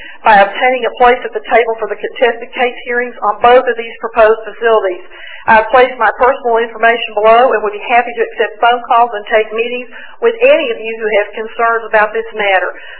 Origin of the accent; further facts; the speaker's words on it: Dallas, Texas, United States; moved away as an adult; now in Corsicana, United States; I was born in Dallas in 1947 and lived here until I married, and I now live in Corsicana, Nevada County, Texas